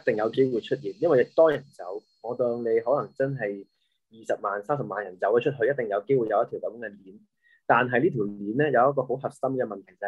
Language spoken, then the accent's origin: Cantonese; Hong Kong; now in United Kingdom; 我喺英國就如果我老婆唔喺我隔離咧，就唔會當我係香港人嘅。其實 basically 都係當我馬來西亞人啊嗰啲 friend 嘅，